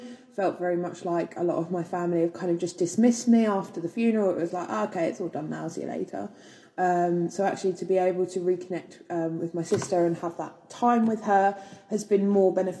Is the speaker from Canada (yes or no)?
no; Brighton, South East England, United Kingdom; we're all Brighton born and bred, near enough.